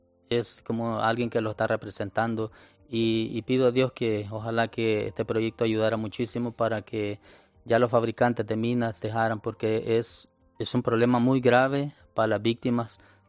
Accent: Arcatao, Chalatenango, El Salvador; Yo viví en un pueblo muy pobre, Arcatao, cuando comenzó la guerra, en el 80. De ahí, del 80, salimos por la zona de Honduras a otro país para regresar nuevamente a El Salvador. Éramos muy pobres.

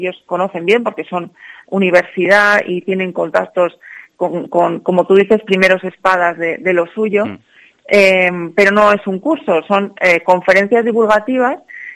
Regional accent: Palencia, Castile and León, Spain; born there; Yo no soy nacida en Zamora, yo nací en Palencia, pero venía pues de vacaciones porque mi familia era de aquí

